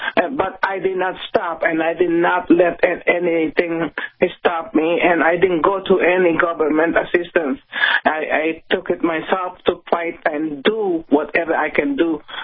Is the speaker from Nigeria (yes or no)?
no; Philippines; English is a second language; now in United States; I came from another country. I'm from the Philippines